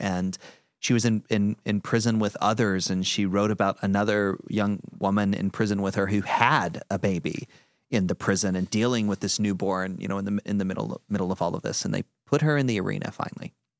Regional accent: Deep South, United States; I grew up in the Deep South in the United States.

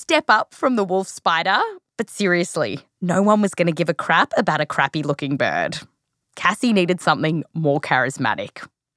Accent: Australia; I come from Australia. Like, I'm not squeamish about spiders

